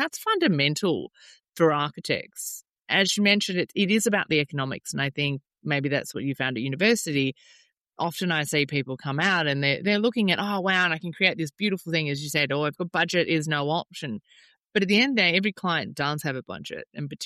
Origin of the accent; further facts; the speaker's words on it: Melbourne, Victoria, Australia; I am from Melbourne. I have a house in Melbourne still and I live in Queensland